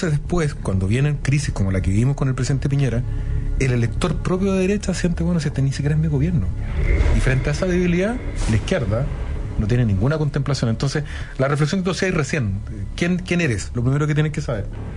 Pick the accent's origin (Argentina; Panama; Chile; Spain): Chile; De Chile, le digo, profesor.